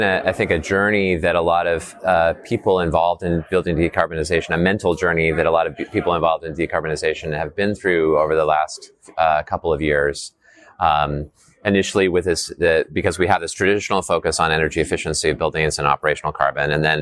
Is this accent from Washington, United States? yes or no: yes; Seattle, Washington, United States; And I know that I'm from Seattle, and I know that some of the conversations have sometimes veered that way in Washington